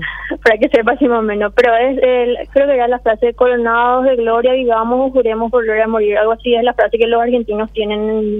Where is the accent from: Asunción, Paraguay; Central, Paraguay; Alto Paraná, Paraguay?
Central, Paraguay; San Lorenzo; De San Lorenzo.